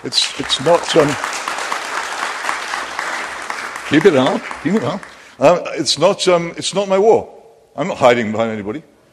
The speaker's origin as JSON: {"language": "English", "country": "United Kingdom", "said": "I'm actually here as a British patriot, somebody who loves this country and its people"}